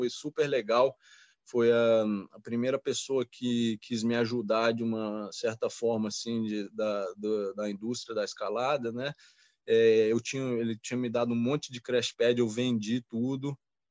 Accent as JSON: {"language": "Portuguese", "country": "Brazil", "lives_now": "United States", "said": "Venho lá do Brasil para escalar em Bishop, como é que eu não vou? No Brasil é quente o ano todo"}